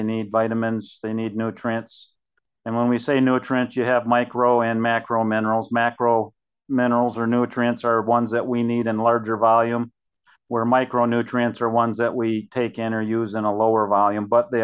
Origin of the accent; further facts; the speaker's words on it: Michigan, United States; Oh, yeah.